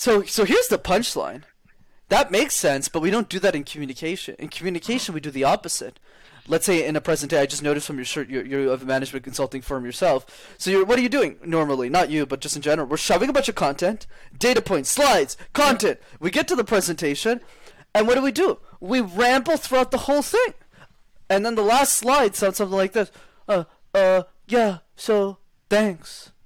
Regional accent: Montreal, Quebec, Canada; English is a second language; I grew up in Montreal. Montreal, you need to know how to speak French. I grew up in a French education system.

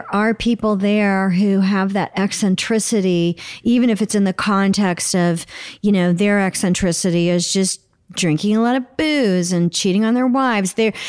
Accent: Oklahoma City, Oklahoma, United States; like I grew up in Oklahoma City and everything was just kind of like this

